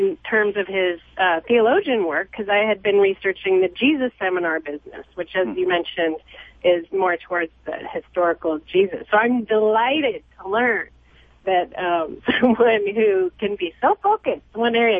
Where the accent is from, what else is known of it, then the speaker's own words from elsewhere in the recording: Canada; I'm Canadian, and I think … is like the only rock band in the world if you live in Canada, certainly if you did when I was living there.